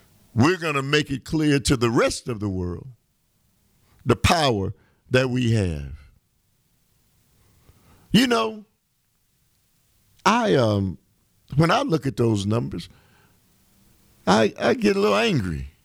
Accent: United States; You know, I want to kind of finish up my rant on what is happening, and we as American people aren't aware of it.

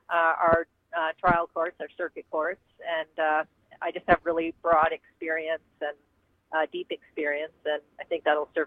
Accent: Chippewa Falls, Wisconsin, United States; And I grew up in Chippewa Falls, so that's kind of where I got my values and what made me the person I am today.

